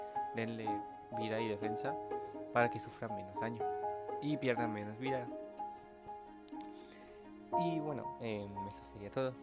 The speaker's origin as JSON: {"language": "Spanish", "town": "Orizaba", "region": "Veracruz", "country": "Mexico", "said": "de Orizaba. De Orizaba, nuestro querido pueblo mágico."}